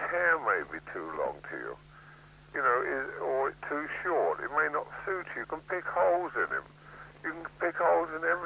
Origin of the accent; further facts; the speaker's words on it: England, United Kingdom; I feel degraded as an Englishman at times.